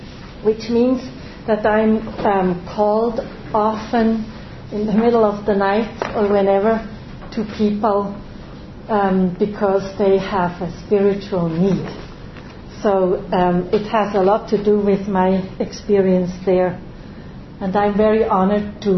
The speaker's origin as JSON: {"language": "English", "country": "Switzerland", "said": "I'm coming from Switzerland, and I'm also a psychotherapist, but I'm working and also a theologian and chaplain"}